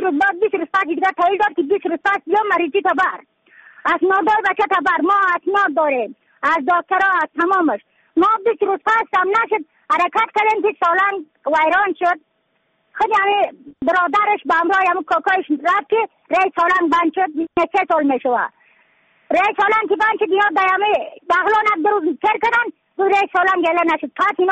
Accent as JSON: {"language": "Persian", "region": "Badakhshan", "country": "Afghanistan", "said": "از بدخشان هستم، مرکز بدخشان ولسوالی اکل پایان."}